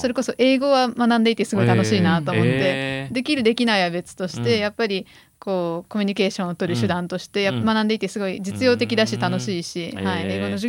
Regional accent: Hatsukaichi, Hiroshima, Japan; 廿日市にずっと住みっぱなしというか、廿日市大好きで全然出てなかったから

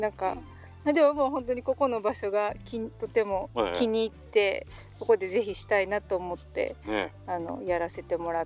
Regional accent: Miyajima, Hiroshima, Japan; もちろん私たちはその宮島で育って宮島の恩恵しか受けてないんですけども

